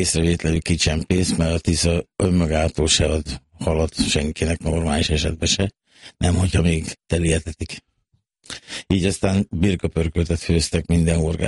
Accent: Szentes, Csongrád-Csanád, Hungary; Szentesen nőttem fel

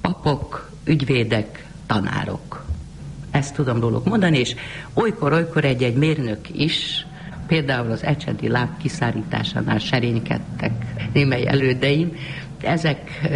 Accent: Budapest, Hungary; born there

